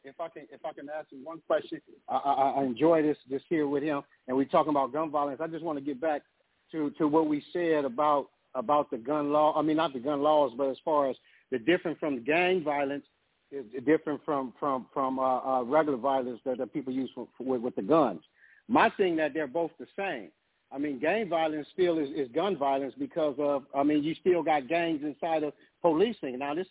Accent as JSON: {"language": "English", "town": "Los Angeles", "region": "California", "country": "United States", "said": "because I'm from South Central Los Angeles."}